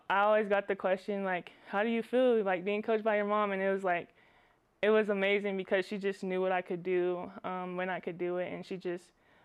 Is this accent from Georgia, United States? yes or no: no; Oklahoma, United States; because I come from Oklahoma, so everything's just flat there.